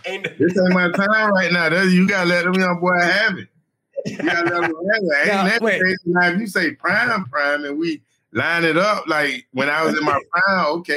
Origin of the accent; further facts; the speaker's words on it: Orlando, Florida, United States; you know, I'm from Orlando. I stay in Orlando.